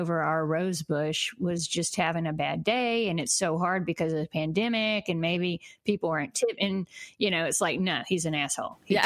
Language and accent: English; Georgia, United States; Like, we would go on a trip to Florida, because we're from Georgia, so that's what a trip meant, go to the redneck Riviera.